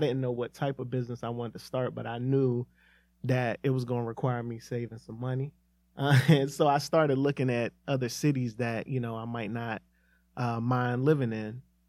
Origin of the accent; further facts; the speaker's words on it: Lanham, Maryland, United States; moved away as an adult; now in Charlotte, United States; Well, I'm originally from Lanham, Maryland, which is in Prince George's County. And I've been in Charlotte since actually 2006.